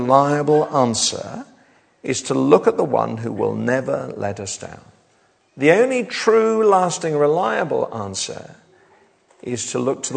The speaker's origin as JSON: {"language": "English", "region": "Wales", "country": "United Kingdom", "said": "And as a Welshman, of course, I lost interest after Friday."}